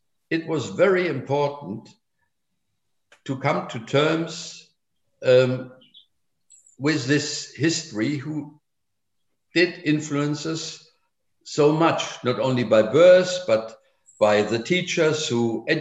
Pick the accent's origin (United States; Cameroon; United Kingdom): United Kingdom; It's about my parents, the Japanese thing, the living in Britain, the rising, the growing up in Britain